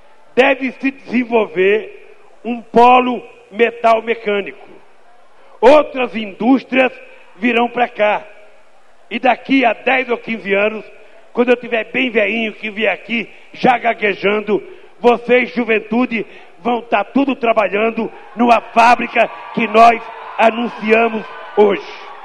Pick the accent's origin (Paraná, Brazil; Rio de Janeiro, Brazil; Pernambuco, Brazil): Pernambuco, Brazil; Garanhuns; Olha, eu sou nordestino de Garanhuns, e eu pensava que lá em Pernambuco fazia frio.